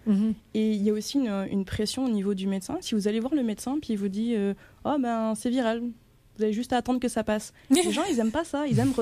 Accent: France; Moi, je peux parler pour la France, parce que je suis française.

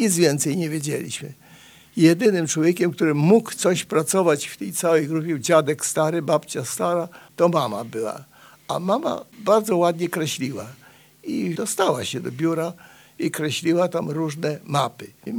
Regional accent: Chortkiv, Ternopil Oblast, Ukraine; moved away; a ten Czortków, przepraszam, ale to jest mój polski Czortków, skąd pochodzę, chociaż on jest na Ukrainie.

